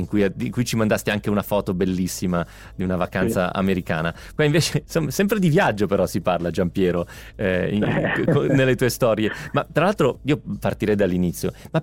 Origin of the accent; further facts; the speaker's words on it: Novara, Piedmont, Italy; sarà che sono piemontese di Novara e mi sento vicino ai biellesi